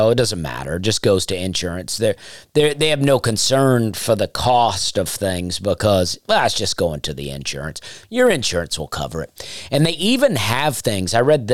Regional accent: Opelika, Alabama, United States; And then you cross over to Opelika, my hometown, and you instantly can notice the difference.

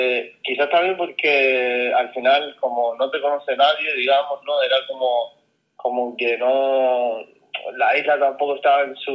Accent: Canary Islands, Spain; Fuerteventura para mí es mi tierra

